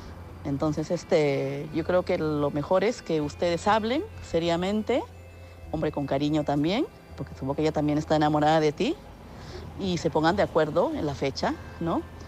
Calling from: Madrid, Community of Madrid, Spain; de Madrid.

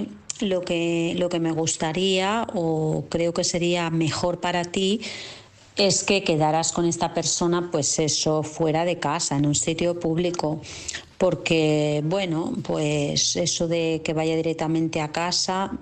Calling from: Vilassar, Catalonia, Spain; Hola, buenas noches.

